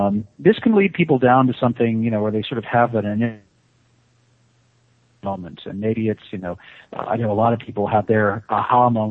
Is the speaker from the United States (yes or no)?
yes; United States; moved away; As I left my home country, I left the United States, and I started traveling and spent a lot, you know, all my time overseas.